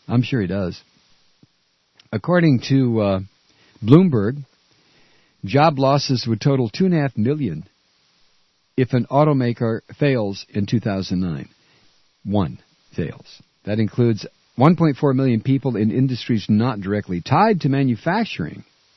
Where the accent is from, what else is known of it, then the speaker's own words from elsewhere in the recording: Toledo, Ohio, United States; I grew up in Toledo, Ohio, for heaven's sake.